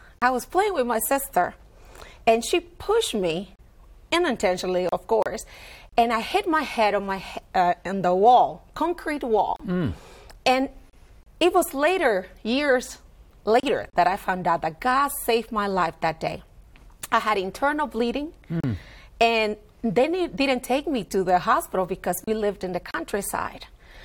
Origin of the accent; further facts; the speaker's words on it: Dominican Republic; I'm from the Dominican Republic